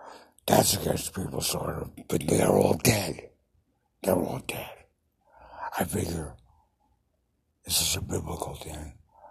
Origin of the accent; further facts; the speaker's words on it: New York, United States; Cuomo resigned. I'm a New Yorker.